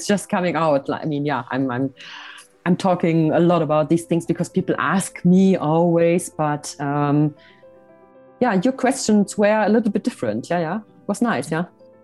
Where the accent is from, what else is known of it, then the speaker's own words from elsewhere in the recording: Switzerland; Sometimes I'm doing little videos here from my hometown. I call them Hello from Switzerland.